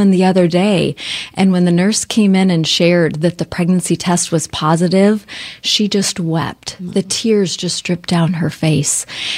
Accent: South Dakota, United States; also born or lived in Seattle; So I grew up in South Dakota, but I spent a majority of my adult life in the Seattle, Washington area.

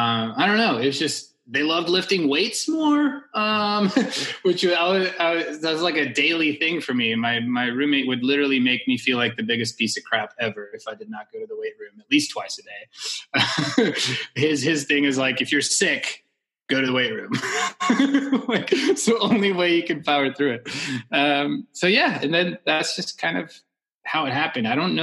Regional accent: Ukraine; English is a second language; I'm from Ukraine. I know two other languages.

